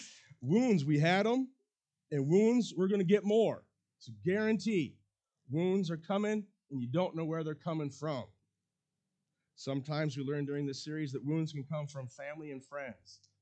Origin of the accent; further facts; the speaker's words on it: United States; I'm American, you know?